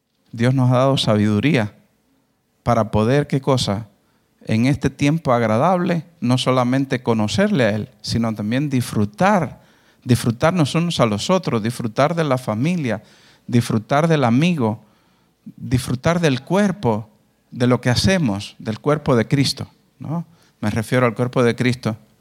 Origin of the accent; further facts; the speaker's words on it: Cuba; moved away as an adult; also born or lived in Russia; ya yo a mi edad, llegando a los 54 años casi, sí valoro. Yo salí muy joven de Cuba, yo nací en Cuba, salí muy joven, con 18 años, me fui a estudiar a Rusia, viví por allá casi como 10 años, después me vine acá, llevo más de 25 años viviendo acá.